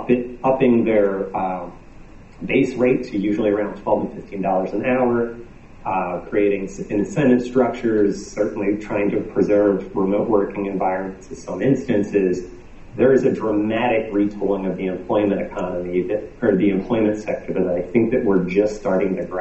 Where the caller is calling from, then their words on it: Pittsburgh, Pennsylvania, United States; I'm joining you from Pittsburgh, Pennsylvania